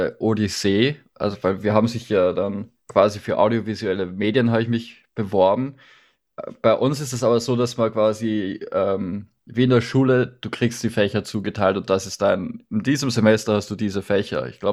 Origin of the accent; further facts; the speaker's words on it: Lower Austria, Austria; Ich komme aus dem sonnigen, aktuell verschneiten Österreich, Niederösterreich, um genau zu sein. Den Ort kennt selbst in Österreich keiner. Das ist das schöne Diepholz mit knapp 100 Einwohnern. Also ich komme eher aus der dörflichen Gegend.